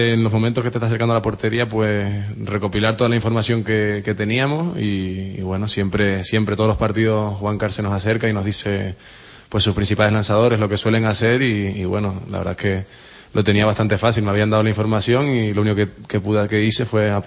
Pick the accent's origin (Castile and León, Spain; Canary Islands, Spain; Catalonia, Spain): Canary Islands, Spain; Tenerife; Sí, nosotros somos de Tenerife y allí está mi padre, mi hermano